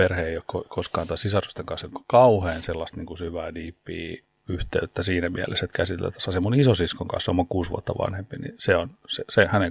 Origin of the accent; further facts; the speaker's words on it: Kaarina, Southwest Finland, Finland; also born or lived in Oulu; mä oon syntynyt Oulussa, mutta olet tullut kouluun ja sitten Turkuun ja asunut itse asiassa Kaarinassa niin varsinaiset ne kouluvuodet siinä Turun ja Paraisten välillä